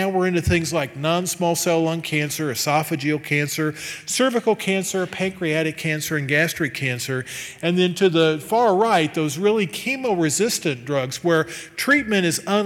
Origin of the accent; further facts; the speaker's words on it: Midwest, United States; I'm a Midwesterner, so I tend to have a bent on life that I like to try to keep things simple